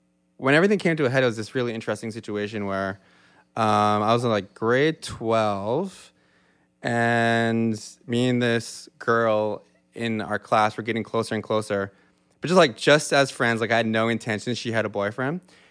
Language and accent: English; Yarmouth, Nova Scotia, Canada; now in Halifax, Canada; I grew up in Yarmouth, Nova Scotia, which is 3 hours from where we're sitting right now, in a small Acadian community. I moved to Halifax to go to SMU. So that means I've been like in Halifax for like 20 years now.